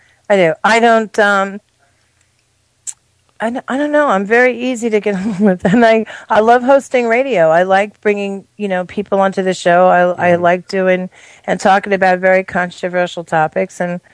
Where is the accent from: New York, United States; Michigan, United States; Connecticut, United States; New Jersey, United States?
New York, United States; Long Island; I'm originally from Long Island.